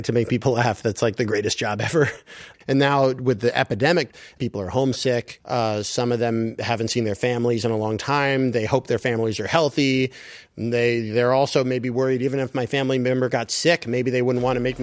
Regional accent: United States; And as an American doing comedy there, I have opportunities that are available because the comedy scene is growing so quickly.

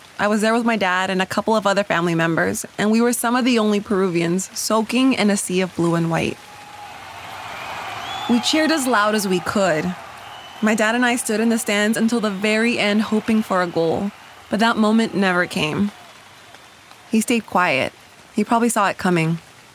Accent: Los Angeles, California, United States; born there; Before we get started, there's a few things you should know about me. One, I was born in Los Angeles.

